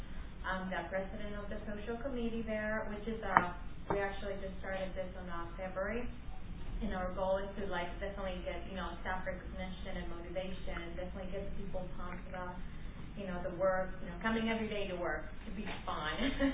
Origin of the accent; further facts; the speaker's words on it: Honduras; moved away as an adult; I am from Honduras, and I came here to get my undergrad degree.